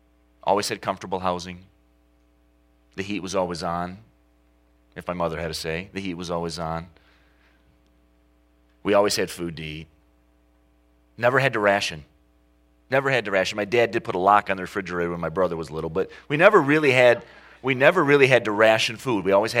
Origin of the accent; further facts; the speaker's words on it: Saginaw, Michigan, United States; born there; If I was born in Western China in 1975 instead of Saginaw, Michigan, that would be me too.